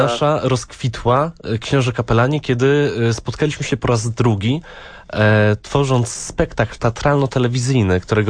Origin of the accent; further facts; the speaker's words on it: Małogoszcz, Świętokrzyskie Voivodeship, Poland; To bliskie tereny mi, bo sam pochodzę z Małogoszcza.